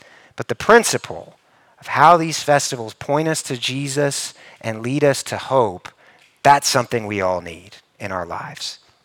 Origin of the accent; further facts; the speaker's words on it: Kansas, United States; now in Central Texas, United States; For me, Central Texas isn't my deepest sense of home. I'm from Kansas. And so go up I-35 about 8 hours and I feel like I'm at home.